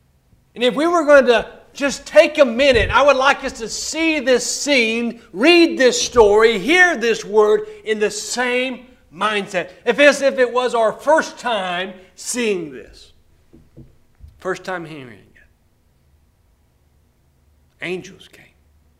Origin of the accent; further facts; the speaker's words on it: Alabama, United States; mainly because I'm from Alabama, and we're not very wise down there.